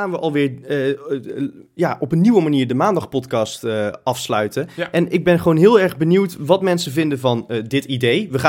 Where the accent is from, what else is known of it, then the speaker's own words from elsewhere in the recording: Netherlands; Ik uit Zuid-Nederland.